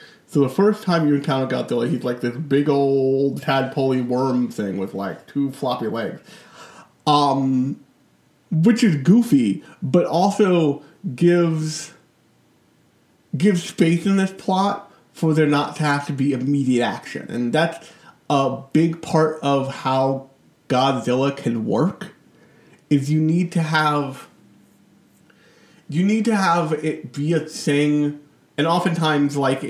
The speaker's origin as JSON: {"language": "English", "country": "United States", "said": "in my home country, America, there's a pretty staunch and empowered right-wing political thing in Japan"}